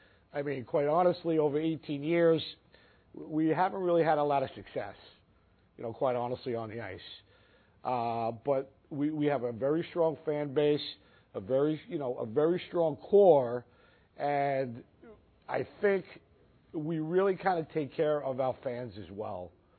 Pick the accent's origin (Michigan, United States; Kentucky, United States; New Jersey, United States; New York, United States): New York, United States; Brooklyn; now in Syracuse, United States; When I first came up to Syracuse, quite honestly, I grew up in Brooklyn.